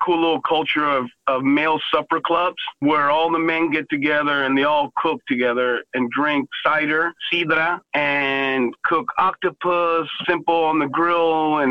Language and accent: English; Texas, United States; I'm also a Texan, you know what I mean?